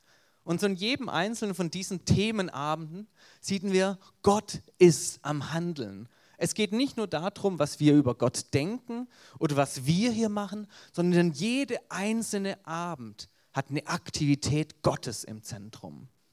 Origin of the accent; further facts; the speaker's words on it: Baden-Württemberg, Germany; accent: Swabian; obwohl ich meinen schwäbischen Akzent nicht unterdrücken kann, verstehen mich die meisten